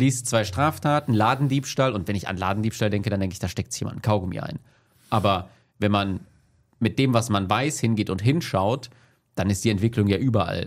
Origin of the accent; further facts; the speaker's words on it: Paderborn, North Rhine-Westphalia, Germany; ich verbinde mit dieser Heimat, da wo ich aufgewachsen bin, vielleicht mich, was das angeht, so ein bisschen heimatlos, wenig Positives